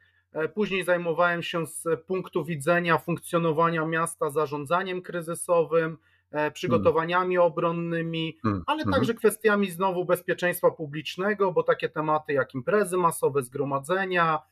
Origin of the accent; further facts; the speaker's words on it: Kielce, Świętokrzyskie Voivodeship, Poland; Tak, z urodzenia